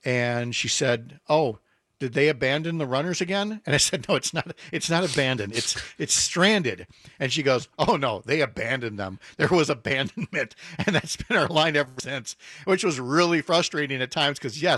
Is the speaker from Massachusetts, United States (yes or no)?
no; Minnesota, United States; But I can tell you, growing up in Minnesota, you know, it's one of those where you're either just sitting down